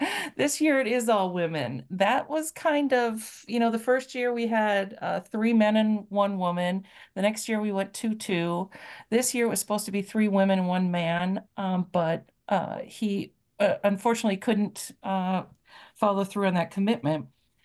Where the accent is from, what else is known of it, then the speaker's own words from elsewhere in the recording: Bad River, Wisconsin, United States; Well, I grew up on Bad River, where I still reside. I've been off and about a little bit, but here I'm back.